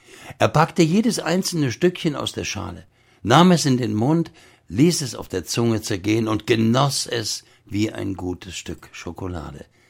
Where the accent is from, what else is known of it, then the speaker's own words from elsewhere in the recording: Dresden, Saxony, Germany; Ich bin in Dresden aufgewachsen, im Osten.